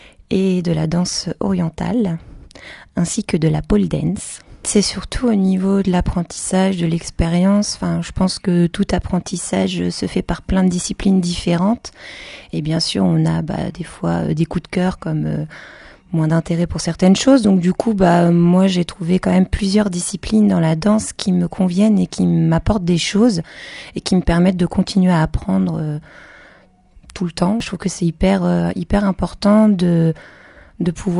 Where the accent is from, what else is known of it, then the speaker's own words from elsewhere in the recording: Blois, Centre-Val de Loire, France; Je suis blaisoise, je suis née à Blois